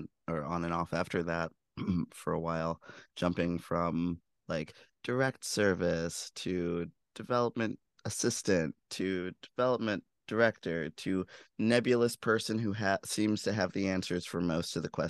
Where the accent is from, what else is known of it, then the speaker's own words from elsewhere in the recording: Richmond, Virginia, United States; I'm guilty of being a founder who created this kind of whirlwind of energy as well, in my hometown too. Back when I was co-starting the Rock and Roll Camp for Girls in Richmond, Virginia.